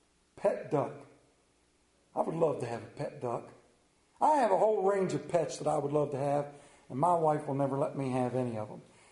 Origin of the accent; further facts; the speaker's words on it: Maryland, United States; accent: Central Maryland; have the Central Maryland accent. And it's often funny when people listen to it and they're like, "Where are you from? You from North Carolina?" "No, I'm from Central Maryland."